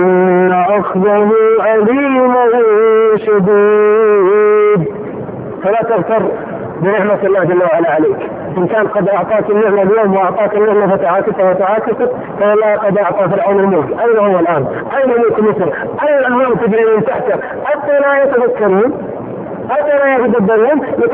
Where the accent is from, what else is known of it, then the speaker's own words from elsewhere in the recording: Saudi Arabia; فهو والله من اطرف الاسر عندنا في السعوديه